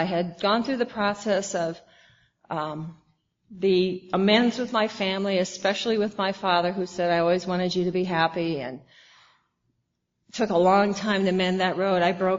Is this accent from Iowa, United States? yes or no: yes; Iowa, United States; accent: Midwest; I was from Wisconsin because they had cheese. You know, it felt more dignified when I was out in the world with my Midwest accent. You know, I couldn't fool them, but Iowa had pigs and corn, and that's how I felt.